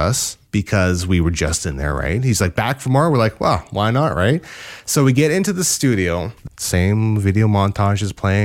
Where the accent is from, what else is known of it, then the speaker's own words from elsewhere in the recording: Canada; I said, we're from Canada.